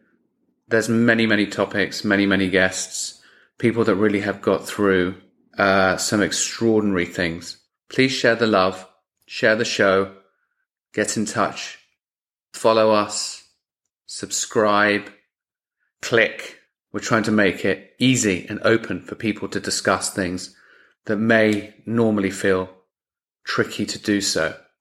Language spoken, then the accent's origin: English; England, United Kingdom; now in Los Angeles, United States; because I'm English and that's what we do. We talk about the weather.